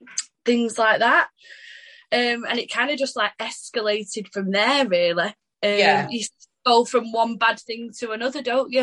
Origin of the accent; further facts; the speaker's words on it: Blackley, North West England, United Kingdom; So I'm from Blakely in Manchester.